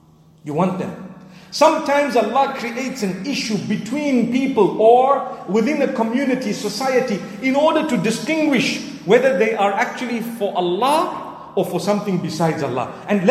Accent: Zimbabwe; I come from Zimbabwe. You might be wondering what's so fortunate about that.

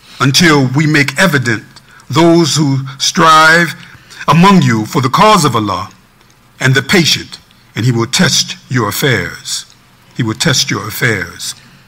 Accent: Chester, Pennsylvania, United States; I'm from Chester, Pennsylvania, and we had a reunion for our project.

